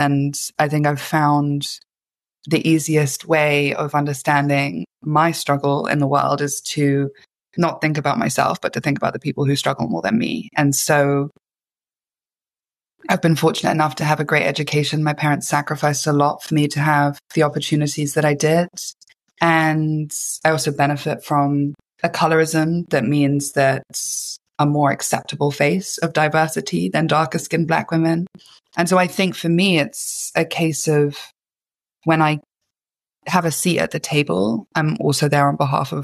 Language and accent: English; Kenya; also born or lived in Cape Town, South Africa; growing up in Kenya, when I would go home to the village where my father is from, they would say Muzungu, which means white person.